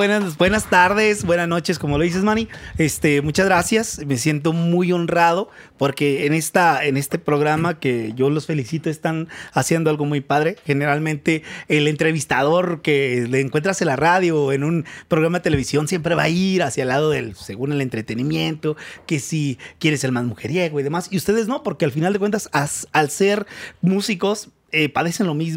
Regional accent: Michoacán, Mexico; Y ahí creces escuchando a las orquestas, tocando a bajeños, tocando sones.

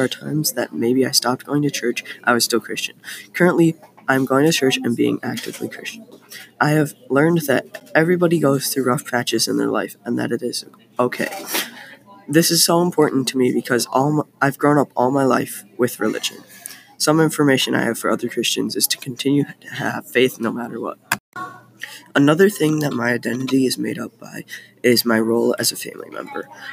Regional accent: New Brighton, Minnesota, United States; I was born and live in New Brighton, Minnesota.

